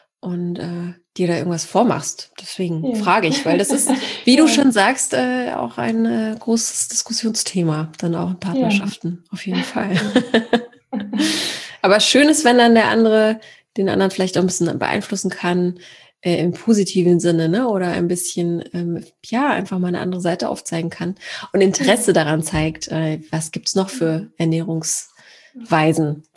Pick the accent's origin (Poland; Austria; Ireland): Poland; now in Germany; Wir kommen auch aus Polen, also eine Familie